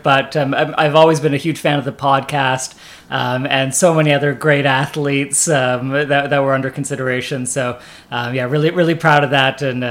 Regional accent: Canada; I'm a Canadian and grew up in Canada

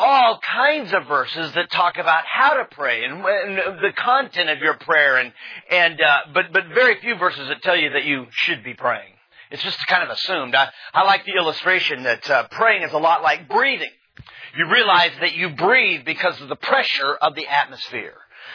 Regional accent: West Coast, United States; I'm originally from the West Coast, and living in the South as long as I have

